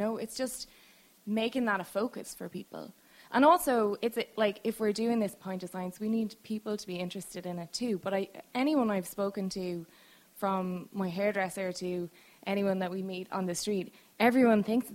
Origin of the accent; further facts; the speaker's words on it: Ireland; now in Tampa, United States; So I'm Irish, in case you didn't.